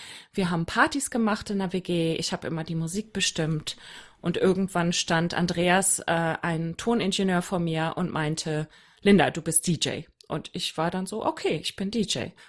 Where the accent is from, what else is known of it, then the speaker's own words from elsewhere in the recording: Berlin, Germany; ich bin ja aus Berlin, ne? Und ich bin Deutsche und ich bin groß und blond